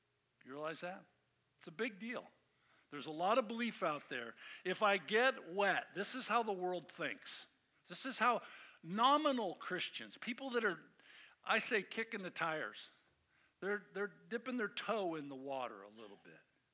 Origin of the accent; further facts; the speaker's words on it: Oakland, California, United States; every baptism he did in the church we grew up in Oakland